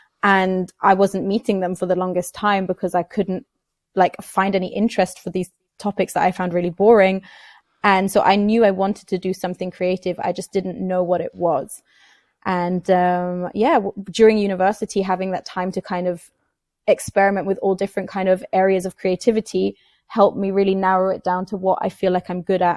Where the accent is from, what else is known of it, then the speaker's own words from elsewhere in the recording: Bern, Switzerland; first language en; moved away as an adult; also born or lived in England; I was actually born in Bern and grew up in Bern. But I always knew I wanted to go to England for an amount of my life because I've always just felt like, so it's my first language.